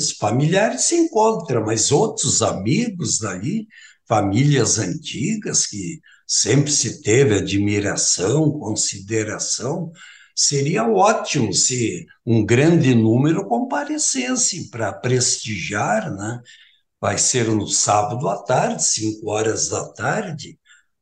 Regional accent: Espumoso, Rio Grande do Sul, Brazil; este contato com a minha terra, com as raízes daí, com as famílias, com as pessoas, com as lembranças que sempre estão presentes comigo. Espumoso representa muito na minha vida.

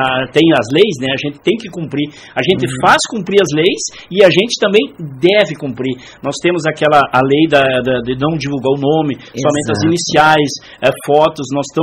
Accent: Espumoso, Rio Grande do Sul, Brazil; estar trabalhando na cidade de Espumoso, minha terra natal, né? Minha terra natal.

